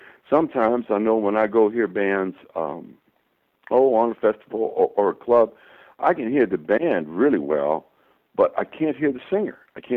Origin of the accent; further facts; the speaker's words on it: United States; I'm an American musician.